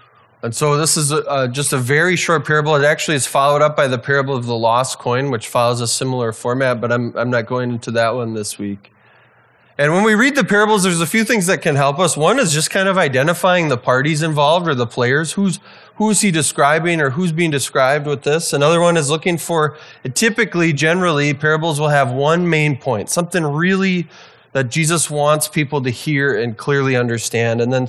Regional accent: Wisconsin, United States; It's not the McDonald's in my hometown, but I grew up in a small town in Wisconsin.

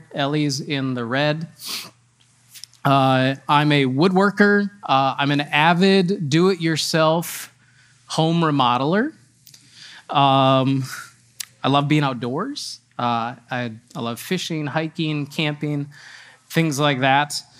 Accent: Wisconsin, United States; I grew up in Wisconsin.

